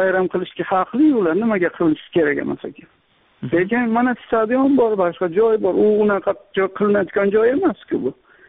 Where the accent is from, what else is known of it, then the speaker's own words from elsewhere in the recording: Qashqadaryo Region, Uzbekistan; Qashqadaryodanman.